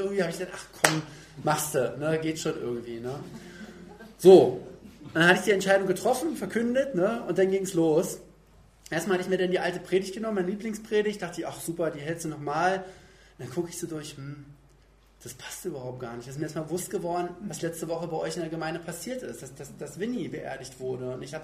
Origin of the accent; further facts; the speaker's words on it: East Germany, Germany; meine einzigen Erfahrungen immer so Westpakete, die vielleicht so einmal im Jahr bei uns im Osten eingetroffen sind.